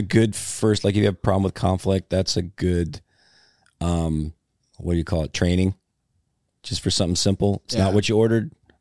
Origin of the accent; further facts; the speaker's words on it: Missouri, United States; I'm middle class. I'm from Missouri.